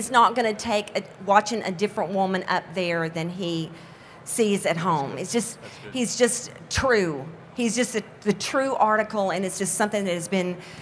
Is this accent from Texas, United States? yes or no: yes; Houston, Texas, United States; from Houston